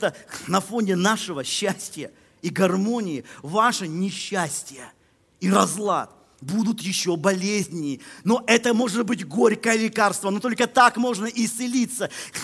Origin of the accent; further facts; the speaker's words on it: Russia; у нас в детстве в России был всего, я помню, он был маленький, был один телевизионный канал.